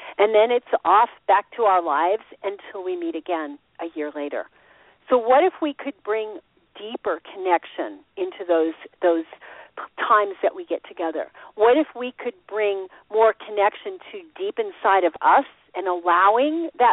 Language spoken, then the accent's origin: English; Austin, Texas, United States; And now here in my hometown in Austin, Texas, it's 5:43 in the evening